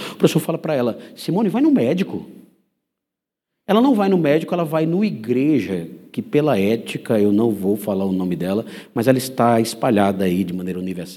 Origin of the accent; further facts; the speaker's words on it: João Pessoa, Paraíba, Brazil; now in Atibaia, Brazil; E eu vim de João Pessoa para cá com interesse.